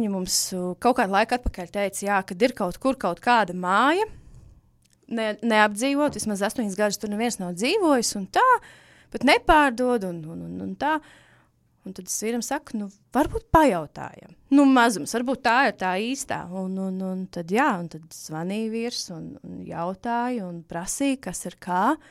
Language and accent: Latvian; Courland, Latvia; mēs gribam to Kurzemi, jo mēs abi esam oriģināli no Kurzemes